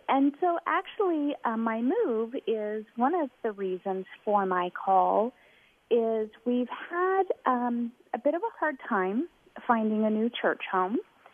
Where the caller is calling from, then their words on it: Bayview, Idaho, United States; I am in a little small town called Bayview, which is about 45 minutes outside of Coeur d'Alene.